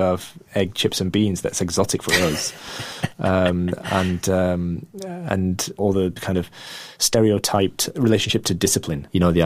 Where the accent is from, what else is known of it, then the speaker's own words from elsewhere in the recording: India; accent: Indian; first language Gujarati; English is a second language; when I was 6 years old, I was ashamed of the fact that I spoke Gujarati. I was ashamed of my Indian accent. I was ashamed that I ate curry at home.